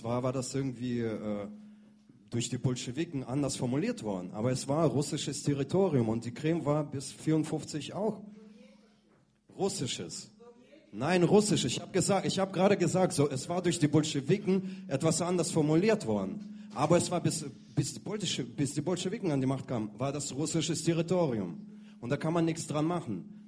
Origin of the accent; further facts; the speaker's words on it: Belarus; Mein Vater ist ukrainischer Jude, meine Mutter ist halb Russin, halb Ukrainerin aus Tadschikistan, ich selbst bin aus Weißrussland.